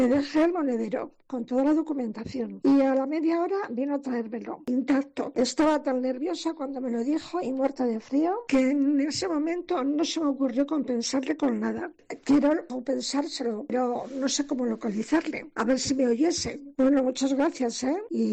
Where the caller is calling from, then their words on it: Madrid, Community of Madrid, Spain; de Madrid. Lo primero, feliz año. Os oigo todas las noches, todas, todas, todas. Vivo en el centro, en el barrio de las letras.